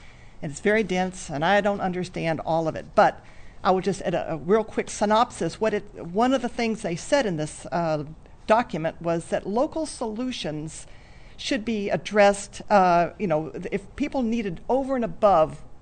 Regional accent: Plymouth, United States; I'm from Plymouth.

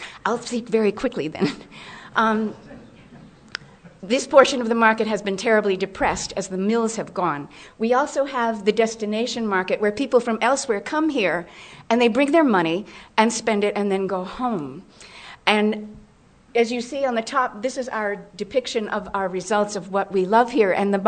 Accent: Littleton, New Hampshire, United States; from Littleton.

